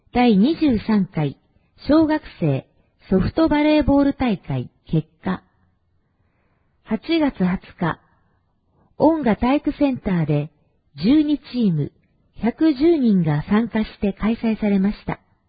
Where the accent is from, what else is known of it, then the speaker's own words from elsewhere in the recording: Texas, United States; Japanese is a second language; 私のふるさと、アメリカのテキサスでは、楽しくて特別なイベントがたくさんあります。多くの馬と広い土地に囲まれているため、乗馬が盛んです。